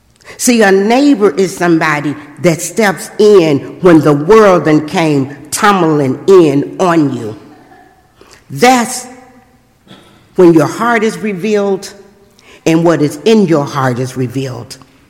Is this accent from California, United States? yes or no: no; Chicago, Illinois, United States; I came from Chicago. People just don't give you keys with no money down.